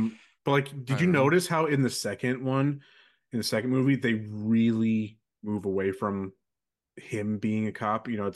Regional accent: San Francisco, California, United States; he's a small town hick from Montana, and we're from San Francisco, you know.

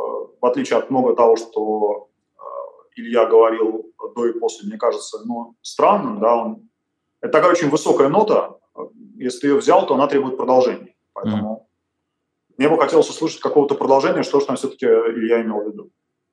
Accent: Russia; то, что я приехал из России, он приехал из России

